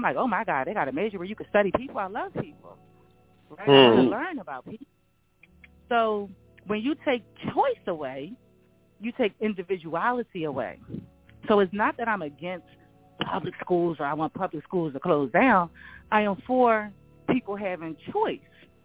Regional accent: Philadelphia, Pennsylvania, United States; And so like I said, growing up, primarily all the schools when I was growing up in Philly are no longer open, George.

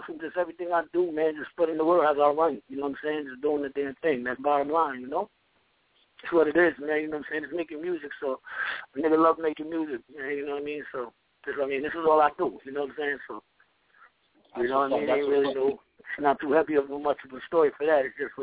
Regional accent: Queens, New York, United States; I'm from Queens, so I had to look at it like that.

